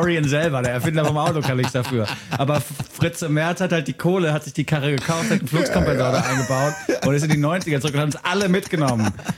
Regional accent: Frankfurt, Hesse, Germany; Und das Ding ist bei mir damals als Frankfurter, der in einer sehr diversen Gang, sag ich jetzt mal, unterwegs war

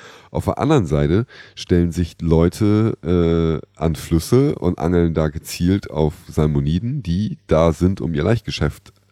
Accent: Northern Germany, Germany; Ich komme ja aus Norddeutschland.

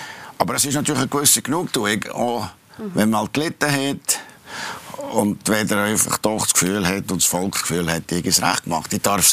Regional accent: Kandersteg, Bern, Switzerland; dann bin ich halt zurück zu Kandersteg, in meine Kandersteg, in meine Heimat, in meine Natur, vielleicht das Gastertal

